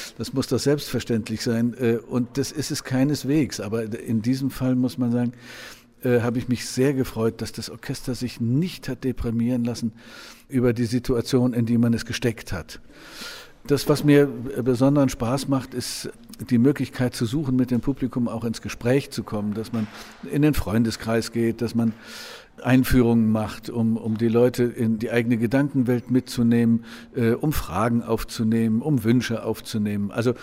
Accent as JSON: {"language": "German", "region": "East Germany", "country": "Germany", "said": "Ich bin Ossi und habe also die gesamten Schwierigkeiten nach der Wende, die gesamte Problematik nach der Wende mitbekommen."}